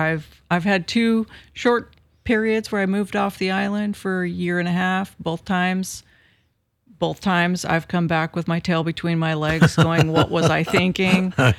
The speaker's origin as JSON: {"language": "English", "town": "Bolinas", "region": "California", "country": "United States", "tie": "born or raised there", "said": "I moved here from Bolinas, California, and West Marin, around that side of the Audubon Canyon, you know, yeah, the hippies went out there to clean up an oil spill and ended up staying. And so I was in with the second generation of hippies"}